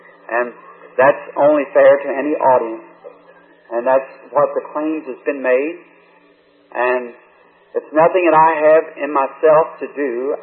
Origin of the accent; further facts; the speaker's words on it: Ireland; We're Irish by descent and by nationality, rather.